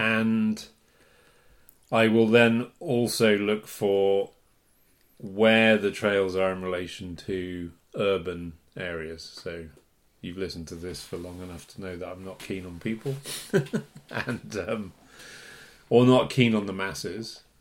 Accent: England, United Kingdom; growing up in England in a mountaineering family, you learned pretty quickly to read a OS map

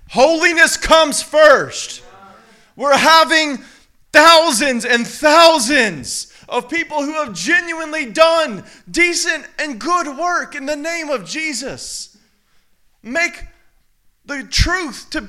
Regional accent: Texas, United States; America. Even worse, Texas. And I'm Texan.

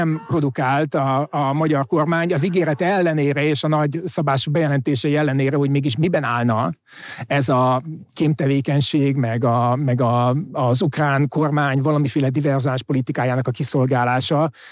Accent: Budapest, Hungary; mint nagyvárosi ballib, vagy nem tudom, ha bár én egy kelenföldi panelben nőttem föl

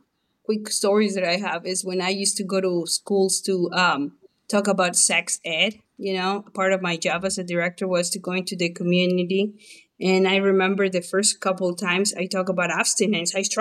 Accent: Mexico; moved away as an adult; Okay, if my accent didn't give me away, guys, I'm Mexican. I moved here from Mexico when I was about 18. That's about 30 years ago.

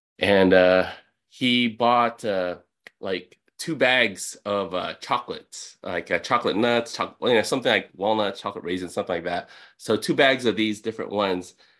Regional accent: Philippines; I'm a Filipino. I'm the son of immigrants.

